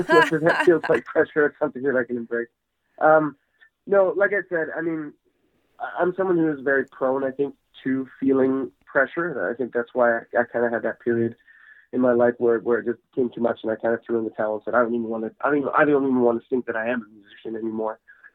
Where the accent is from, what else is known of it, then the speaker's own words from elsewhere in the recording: Victoria, British Columbia, Canada; I'm from Victoria, B.C.